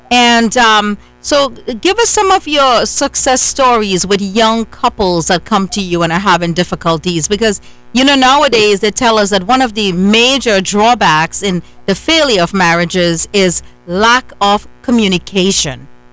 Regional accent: Trinidad & Tobago; I have to say, I grew up in Trinidad, and I saw it.

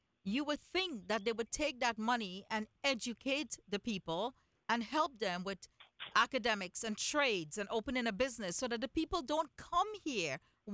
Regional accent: Trinidad & Tobago; I grew up in Trinidad and Tobago

